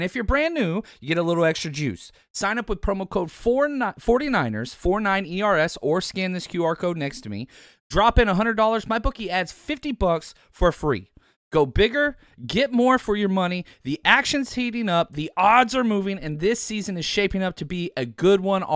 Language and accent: English; Texas, United States; also born or lived in Kansas City; Born and raised in Texas, and then went to grad school in Kansas City, okay?